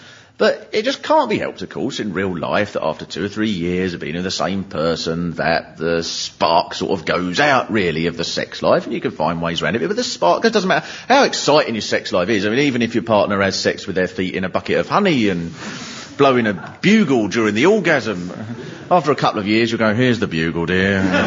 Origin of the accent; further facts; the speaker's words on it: Swanley, South East England, United Kingdom; Because I come from Swanley